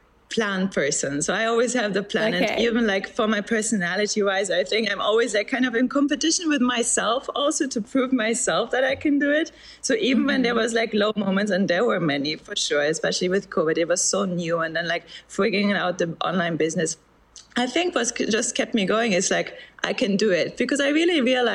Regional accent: Berlin, Germany; I'm from Berlin, Germany originally

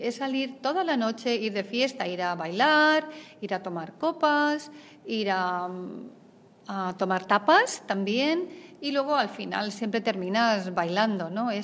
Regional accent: Alicante, Valencian Community, Spain; Yo soy de Alicante.

